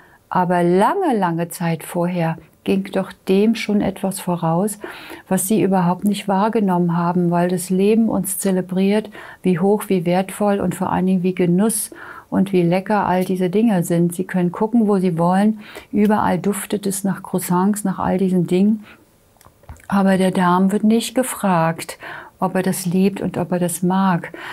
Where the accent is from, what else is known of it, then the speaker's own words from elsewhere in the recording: Mecklenburg-Vorpommern, Germany; born there; ich bin oben an der Ostsee geboren, am Bodden, Greifswalder Bodden, und da waren Krüppelkiefern.